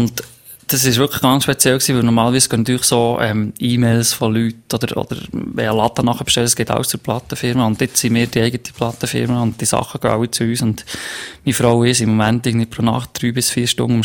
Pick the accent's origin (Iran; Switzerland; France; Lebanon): Switzerland; Bern; Ich bin auf einem Bauernhof aufgewachsen im Emmental